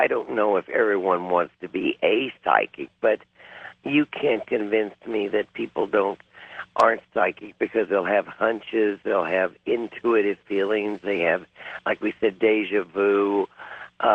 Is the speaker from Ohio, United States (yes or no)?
no; Kansas City, Missouri, United States; because I grew up in Kansas City, Missouri